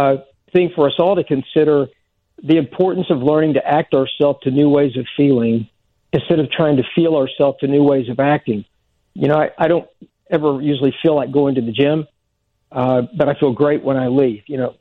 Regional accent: Oklahoma, United States; I grew up in Oklahoma, and when the Oklahoma City bombing happened at the Murrah Building

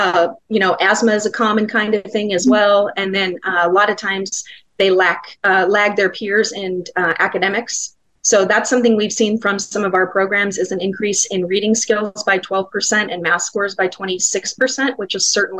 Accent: Glendale, United States; the neighborhood I grew up in Glendale.

